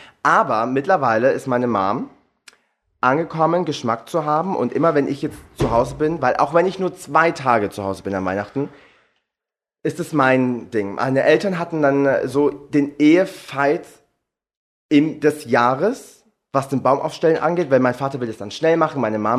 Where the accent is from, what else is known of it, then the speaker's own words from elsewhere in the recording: Baden-Württemberg, Germany; also bei uns in Baden-Württemberg macht man wirklich eine Tour bei den Freunden